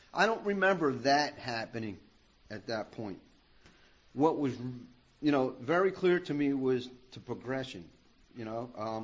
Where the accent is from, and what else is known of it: Philadelphia, Pennsylvania, United States; born or raised there